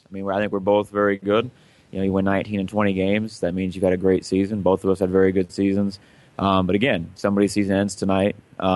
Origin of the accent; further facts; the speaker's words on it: Orleans, Nebraska, United States; I'm from Orleans, and so in high school, I played against Oxford, and he coached down there.